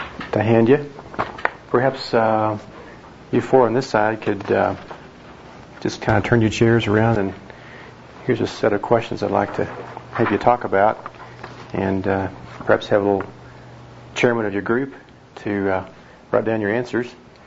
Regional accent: Dallas, Texas, United States; also born or lived in Fort Worth / Denton; now in Colorado Springs, United States; I'm from Colorado Springs, not too unrecently from Texas, and being from Dallas originally

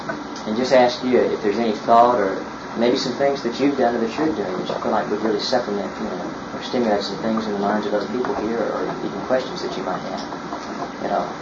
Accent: Florida, United States; I'm from Florida, and I've never seen an orange tree produce an apple.

